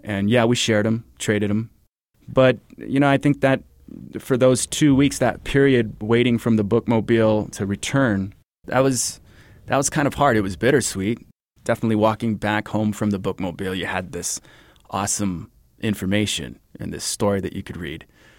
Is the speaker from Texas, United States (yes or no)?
yes; Horizon City, Texas, United States; And growing up in Horizon City, back before it was what it is now, I mean, it's exploded, population, business, things like that.